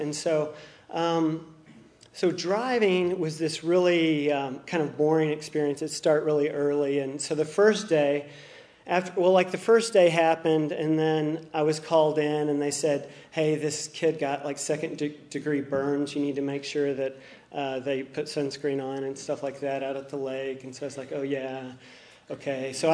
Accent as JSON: {"language": "English", "region": "Arkansas", "country": "United States", "tie": "born or raised there", "said": "So I grew up in Arkansas"}